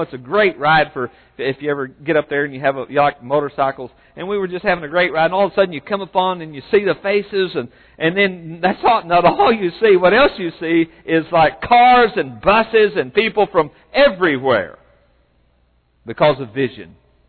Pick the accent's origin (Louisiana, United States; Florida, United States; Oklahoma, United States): Oklahoma, United States; I'm from Oklahoma, and I envisioned California, and it was nothing like I thought it was going to be.